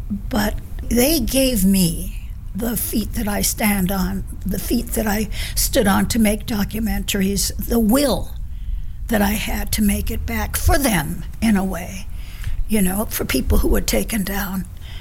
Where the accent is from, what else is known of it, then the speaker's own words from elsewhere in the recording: New York, United States; I grew up on Riverside Drive without a thought in my head, except when the next boy was going to come by.